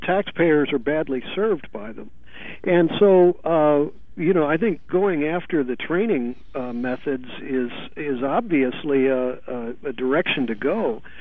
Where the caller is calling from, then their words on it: San Francisco, California, United States; I'm calling you from San Francisco